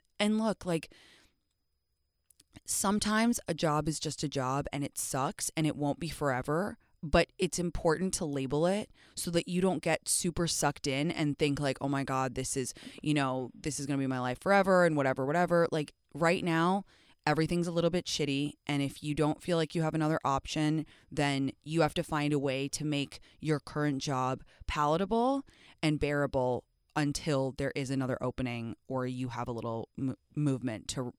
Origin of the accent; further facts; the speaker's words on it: England, United Kingdom; Okay, I'm from England.